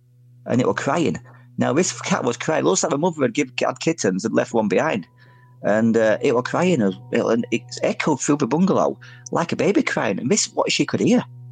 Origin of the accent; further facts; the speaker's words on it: Featherstone, Yorkshire and the Humber, United Kingdom; also born or lived in Wakefield; where I grew up in Featherston, you've got Pontefract next door to Wakefield. Now, Wakefield, where I used to live